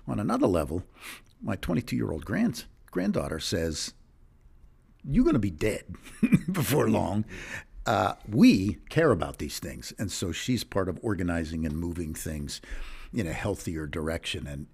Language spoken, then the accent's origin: English; Pittsburgh, Pennsylvania, United States; But I'm a Pirate fan. I grew up in Pittsburgh.